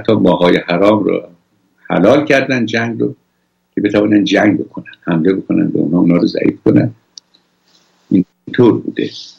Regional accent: Iran; بنده که اینجا نشستم به عنوان یک ایرانی که مسیح آزادی رو چشیدم 46 ساله

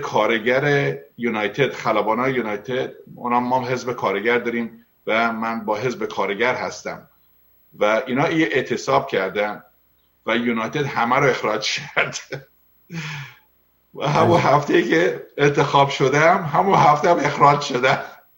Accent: Iran; now in United States; از ایران اومدیم بیرون، پدرمون خیلی به ما پول داد و اینا، اومدیم اینجا درس بخوریم. نه اصلا اینطوری نبود، من از خانواده جدا بودم، تنها اومدم امریکا

